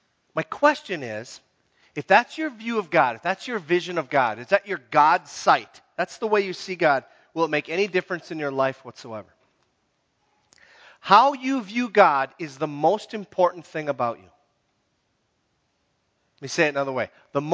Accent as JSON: {"language": "English", "region": "Minnesota", "country": "United States", "said": "I'm from the Iron Range."}